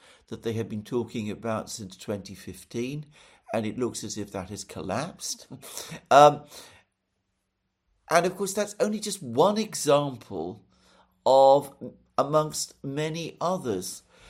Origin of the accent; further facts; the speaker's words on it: Greece; now in United Kingdom; since I live in Britain and I hold British citizenship, and since I consider myself as much British as I consider myself Greek